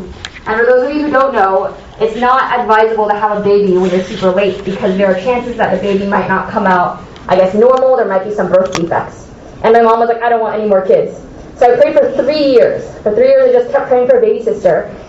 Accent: San Jose, California, United States; So I grew up in California basically for my whole life, in San Jose, Cupertino area, so like 20 minutes from here.

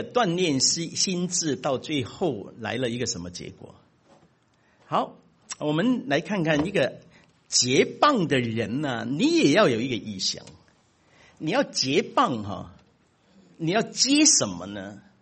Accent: China; 我们从中国来的哈、啊，我们中间应该蛮多从中国来的

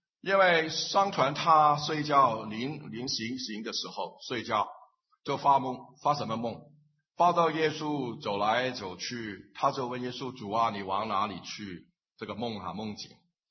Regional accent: Guangdong, China; 我们广东人说他开下海口啊

